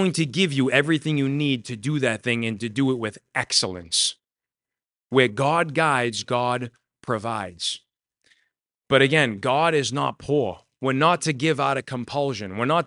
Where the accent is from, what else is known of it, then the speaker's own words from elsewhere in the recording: United States; I'm a Christian because I grew up in America.